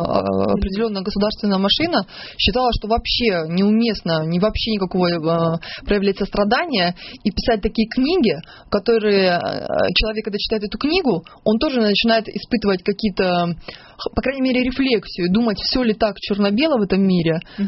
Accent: Donetsk, Rostov Oblast, Russia; born there; я родилась в Ростовской области, город Донецк, Ростовской области. Не тот Донецк, который сейчас ДНР, а маленький городок Шахтерский.

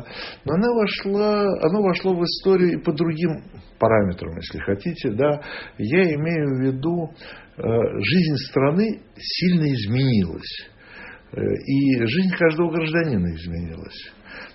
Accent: Saint Petersburg, Russia; Сегодня веду ее я … из Санкт-Петербурга.

